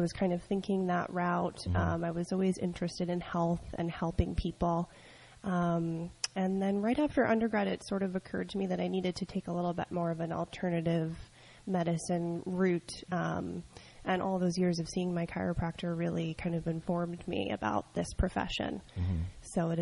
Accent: New York, United States; I grew up in upstate New York, actually, kind of near the New Paltz area.

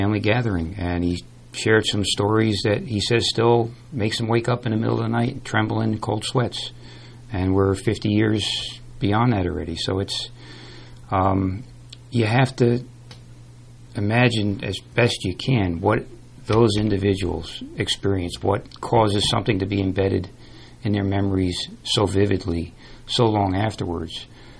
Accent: Clifton, United States; No, and even growing up in Clifton as a kid, I mean, we're talking mid-70s.

